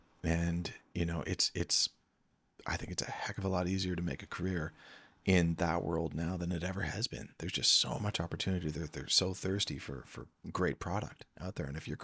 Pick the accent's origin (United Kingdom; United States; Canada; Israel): Canada; Peterborough, Ontario; I grew up in Peterborough, Ontario, Canada.